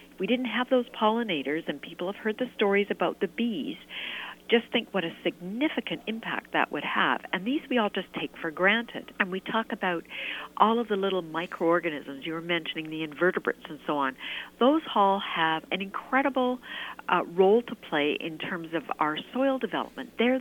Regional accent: British Columbia, Canada; it's those natural landscapes then that also attracts us as British Columbians

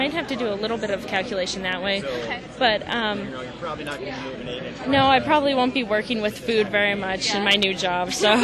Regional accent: Portland, United States; Portland.

